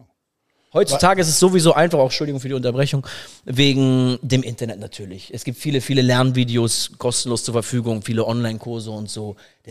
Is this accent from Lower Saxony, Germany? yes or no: no; Hamburg, Germany; Ich bin aufgewachsen in Hamburg. Und auch hier geboren. Früher in Hamburg-Ost mit meiner Familie, Rahlstedt. Dann nach der Trennung meiner Eltern bin ich mit meiner Mutter und meinem Bruder in die Innenstadt gezogen, Hamburg-Zentrum, Eimsbüttel. Und habe dann da meine Jugend verbracht